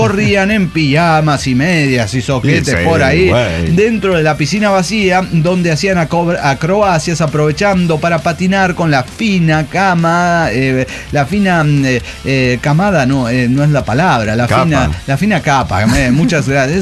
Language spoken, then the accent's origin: Spanish; Guamúchil, Sinaloa, Mexico; Soy de Guamuchil, Sinaloa, la tierra donde creció